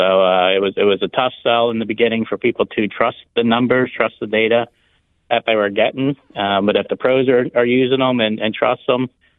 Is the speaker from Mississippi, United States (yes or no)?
no; Lebanon, Pennsylvania, United States; Yeah, so I grew up in Lebanon, which is a stone's throw from Reading. Went to school in Reading, got a job in Reading, got married in Reading.